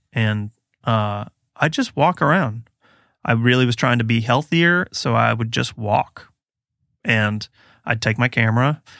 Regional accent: Georgia, United States; Because, I don't know, I mean, while I grew up outside of Athens, I mean, Athens is not a big town.

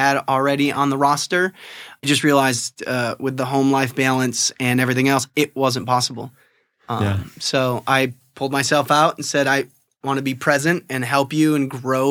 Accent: New York, United States; So I'm from upstate New York, right outside of Syracuse. Yeah.

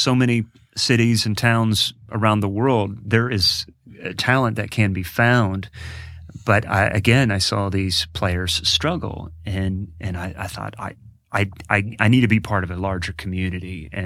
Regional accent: Columbus, Ohio, United States; So I grew up in Columbus, Ohio, and went to school there.

